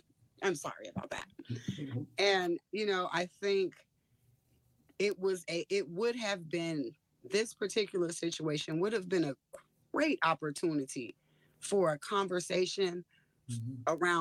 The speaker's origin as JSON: {"language": "English", "country": "South Africa", "tie": "born there", "said": "I was born in South Africa."}